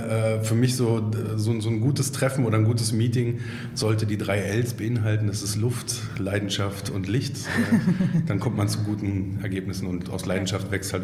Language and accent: German; Berlin, Germany; born there; Ich bin erstmal Papa von zwei Kindern, bin gebürtiger Berliner, was in Berlin gar nicht mehr so oft zu finden ist.